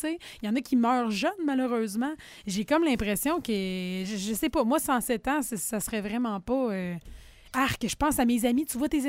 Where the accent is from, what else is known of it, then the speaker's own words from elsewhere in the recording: Gatineau, Quebec, Canada; born there; je suis née du côté de Gatineau, mais toute ma famille, là, c'est à Côte-Nord.